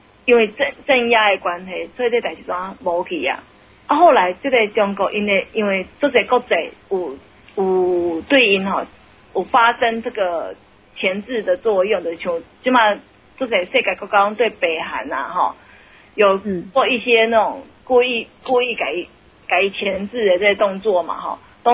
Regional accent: Taiwan; 我覺得說我們台灣人做一個很大的錯誤的事情

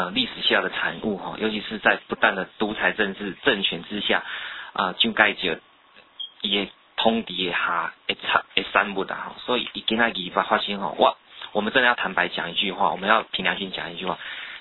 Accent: Taiwan; 所以我是台湾人

